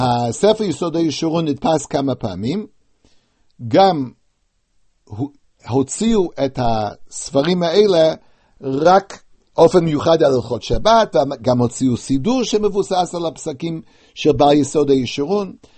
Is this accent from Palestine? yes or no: no; United States; מזכירים לי את השנים שגדלתי בארצות הברית, שאלות די מאפיינות לאותה תקופה